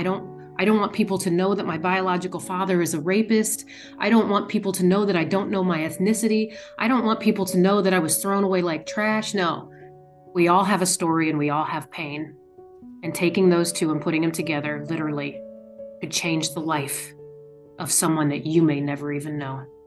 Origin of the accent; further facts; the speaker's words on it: Indiana, United States; I'm from Indiana, so that's where we started.